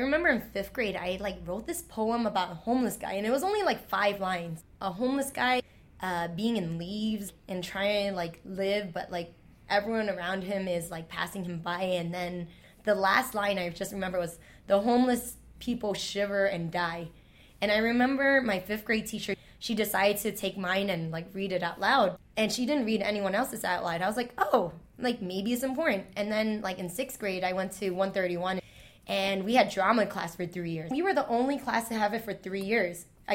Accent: New York City, New York, United States; Yes, born and raised in Chinatown.

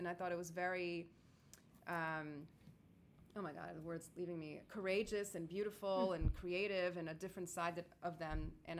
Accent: Bronx, New York, United States; I grew up

